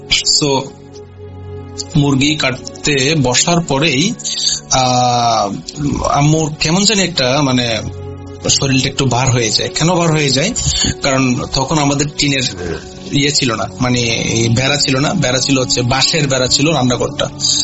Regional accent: Boalkhali, Chittagong Division, Bangladesh; And আমার বাড়ি হচ্ছে চট্টগ্রাম, এন্ড থানা হচ্ছে বোয়ালখালী, এবং সাতপুরা, মধ্য সাতপুরা হচ্ছে আমাদের ইউনিয়ন।

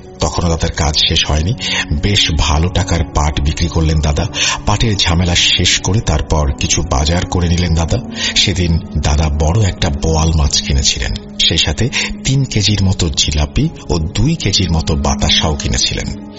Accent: Raghunathpur, Khulna Division, Bangladesh; আমাদের বাড়ি হচ্ছে নড়াইল সদর উপজেলার আউরিয়া ইউনিয়নের চিলগাছা রঘুনাথপুর গ্রামে।

